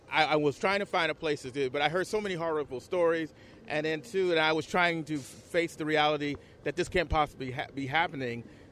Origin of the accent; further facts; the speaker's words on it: Chicago, Illinois, United States; now in Los Angeles, United States; I'm from Chicago, and the COVID-19 has made it very difficult for me to get my birth certificate.